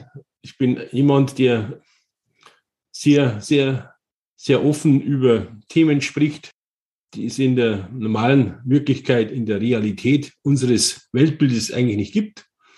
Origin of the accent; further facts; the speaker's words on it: Kühlstein, Germany; in den 60er Jahren, dieses kleine Dörfchen, wo ich aufgewachsen bin, Kühlstein, hatte, ja, sage ich mal, 5 Bauernhöfe und dann war es schon.